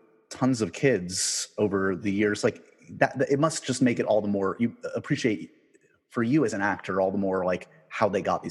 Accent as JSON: {"language": "English", "town": "New York City", "region": "New York", "country": "United States", "tie": "born or raised there", "said": "I grew up in New York City. That was like my vision of suburbia."}